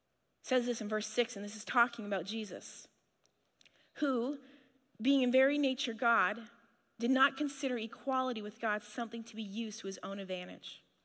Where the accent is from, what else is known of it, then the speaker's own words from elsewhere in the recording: Canada; now in United States; So I'm a Canadian.